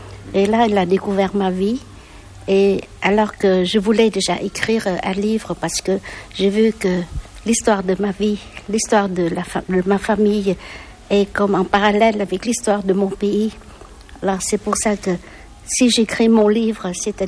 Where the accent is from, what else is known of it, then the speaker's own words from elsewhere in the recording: Vietnam; French is a second language; Moi, j'ai grandi au Vietnam et j'ai été dans une école française. C'est pour ça que je maîtrise un peu la langue.